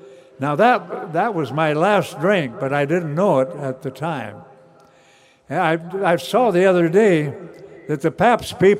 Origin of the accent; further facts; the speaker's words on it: Nebraska, United States; But anyway, I look back on growing up in Nebraska, and I used to kind of blame Nebraska for my troubles.